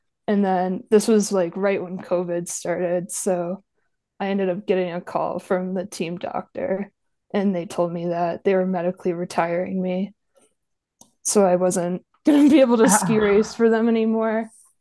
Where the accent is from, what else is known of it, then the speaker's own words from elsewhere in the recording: Saranac Lake, New York, United States; also born or lived in Bozeman; now in Santa Fe, United States; yeah, I'm actually from the Northeast originally. I'm from a small town called Saranac Lake, which is right outside the Olympic Village of Lake Placid.